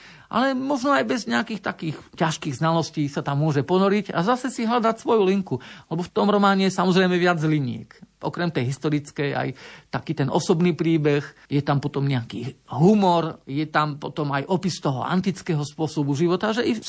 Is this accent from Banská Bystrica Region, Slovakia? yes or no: yes; Detva, Banská Bystrica Region, Slovakia; bol som doma, v mojom rodnom dome, lebo som rodák z Detvy, hoci tam už roky žiaľ nemôžem bývať.